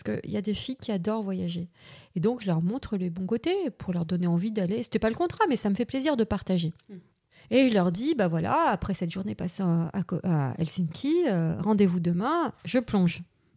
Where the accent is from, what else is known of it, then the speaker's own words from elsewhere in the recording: Paris, Île-de-France, France; je suis née à Paris, en région parisienne, j'ai grandi à Paris, j'ai fait toutes mes études à Assas.